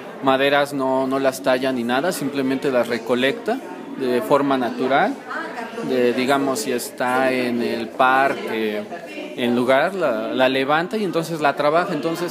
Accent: Magdalena Petlacalco, Mexico City, Mexico; yo vengo de Magdalena Petlacalco, soy originario de allá.

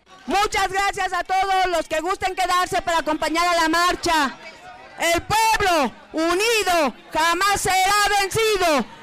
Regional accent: Mexico; Vamos a demostrarle al mundo que somos indios con mucho orgullo y somos mexicanos en este país.

